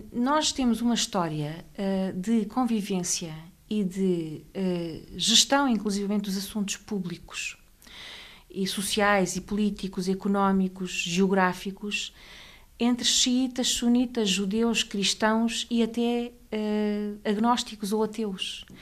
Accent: Portugal; não gostaria que me chamassem Fátima ou Fernanda, porque sou portuguesa.

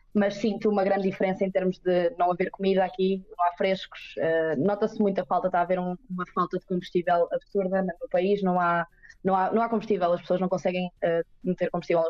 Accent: Portugal; sou de Portugal

